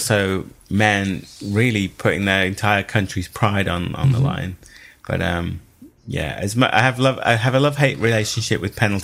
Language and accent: English; England, United Kingdom; also born or lived in Eastern Europe; now in United States; I was raised in England. That gives me England to support. I was born in Eastern Europe